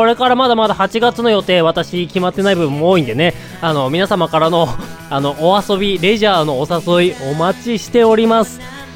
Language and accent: Japanese; Hokkaido, Japan; now in Tokyo, Japan; もともと私、東京来るまでは、北海道で育ってたんで、あんまりエアコンっていうものをね、知らなかったわけですよ。